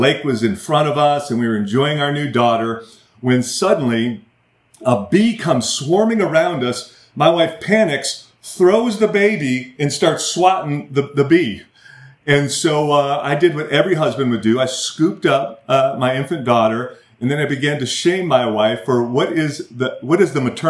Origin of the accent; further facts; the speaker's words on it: Michigan, United States; I'm from Michigan. I just despise the Notre Dame Fighting Irish.